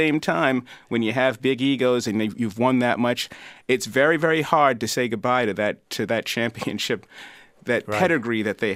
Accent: Boston, Massachusetts, United States; also born or lived in Philadelphia; of course, as a Bostonian, but I also went to Temple University in Philadelphia.

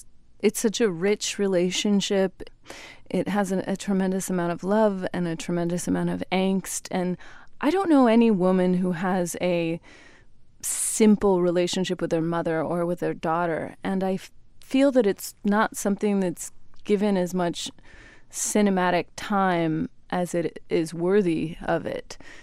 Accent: Sacramento, California, United States; in Sacramento, California, which is my hometown, which I love very much.

